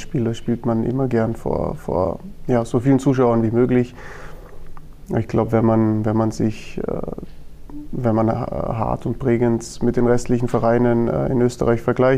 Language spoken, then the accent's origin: German; Munich, Bavaria, Germany; als gebürtiger Münchner